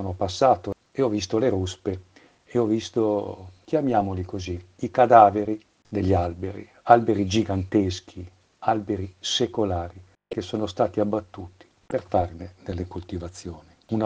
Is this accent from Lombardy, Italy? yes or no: yes; Pavia, Lombardy, Italy; Io sono nato e cresciuto a Pavia da sempre